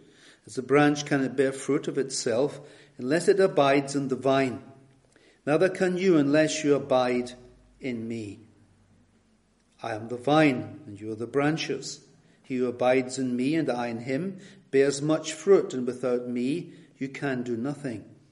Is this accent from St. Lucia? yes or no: no; Scotland, United Kingdom; You probably know from my accent that I hail from Scotland.